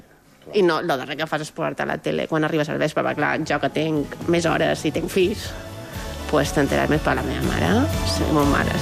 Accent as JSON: {"language": "Catalan", "town": "Palma", "region": "Balearic Islands", "country": "Spain", "tie": "born or raised there", "said": "i jo era de Palma de tota la vida del barri"}